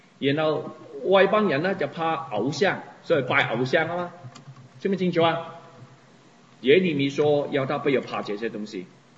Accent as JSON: {"language": "Chinese", "country": "China", "tie": "born or raised there", "said": "我在中国的家庭长大，以前我的母亲让我们拜祖先。"}